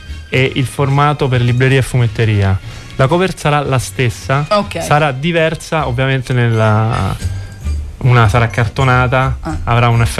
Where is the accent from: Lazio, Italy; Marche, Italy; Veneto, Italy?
Lazio, Italy; Rome; lo dico da romano